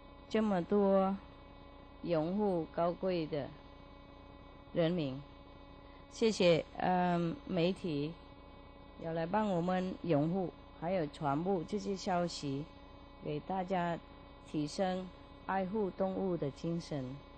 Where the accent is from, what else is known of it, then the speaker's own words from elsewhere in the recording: Taiwan; 我想我们台湾哈，我们台湾人啊，那么好，那么善良啊